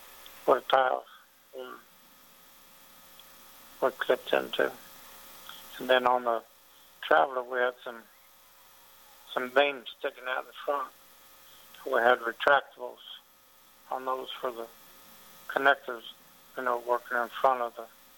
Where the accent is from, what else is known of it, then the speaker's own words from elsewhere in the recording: Denham Springs, Louisiana, United States; born there; Yes. I was born from Denham Springs, Louisiana.